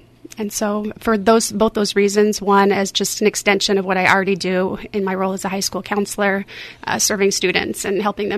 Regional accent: Napa, California, United States; I'm a Napa native. I was born and raised in Napa. I went to all public schools, Northwood, Redwood, Vintage.

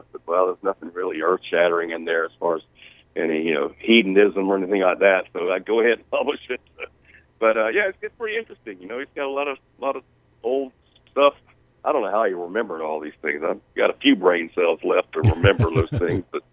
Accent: Jacksonville, Florida, United States; And, you know, we came from Jacksonville, Florida.

